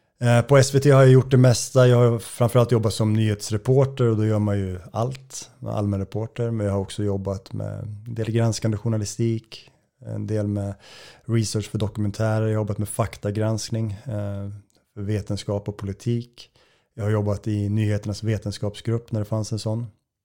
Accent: Gävle, Gävleborg County, Sweden; moved away as an adult; now in Stockholm, Sweden; Jag är uppväxt i Gävle, flyttade till Stockholm 2007 för att plugga journalistik.

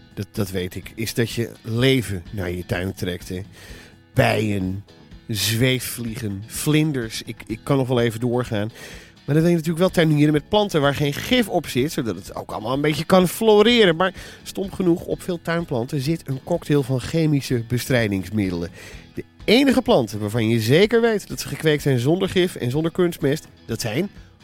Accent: Friesland, Netherlands; Nee, ik kom van boven de rivieren. Ver boven de rivieren. Ik kom uit Friesland, hè.

